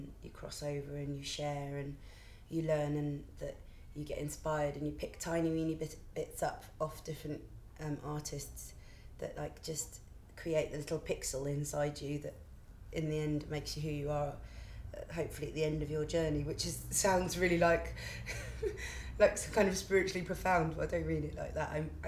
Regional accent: London, United Kingdom; born there; now in Brighton, United Kingdom; I'm 25 years old. I was born in London, and I moved to Brighton about 5 years ago, 6 years ago, actually. And I live in Brighton at the moment, but I do a lot of stuff in London, so I'm a London to Brightoner.

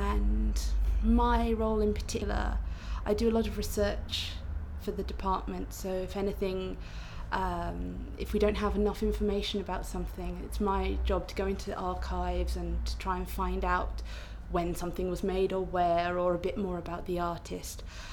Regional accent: Southend-on-Sea, East of England, United Kingdom; now in Bristol, United Kingdom; I'm 27, and I live in Bristol, but I come from Southend-on-Sea.

